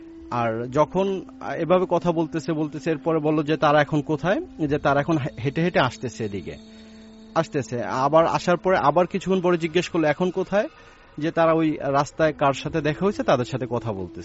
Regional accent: Barisal, Barisal Division, Bangladesh; now in Dhaka, Bangladesh; আমি ঢাকা নয়াপল্টন থেকে এসেছি, আর আমার গ্রামের বাড়ি হচ্ছে বরিশালে।

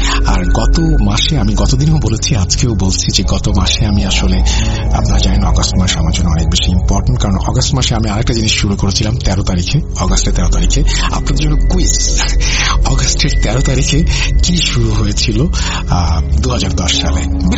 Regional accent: Santhia, Rajshahi Division, Bangladesh; আমার বাড়ি পাবনা জেলার সাঁথিয়া থানার কোনো একটা গ্রামে। আমি 2023 সালের SSC পরীক্ষার্থী।

